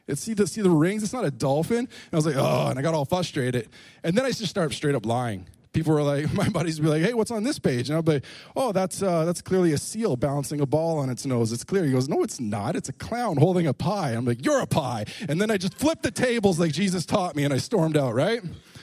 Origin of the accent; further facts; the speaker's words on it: South West England, United Kingdom; I was born and raised in Cornwall